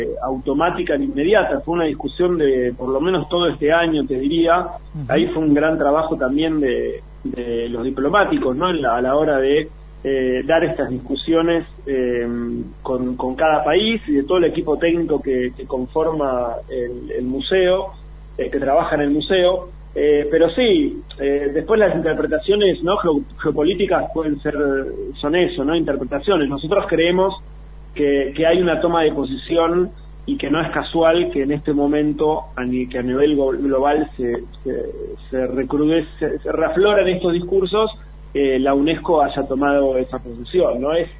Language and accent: Spanish; Argentina; que nos tienen que dar orgullo como argentinos.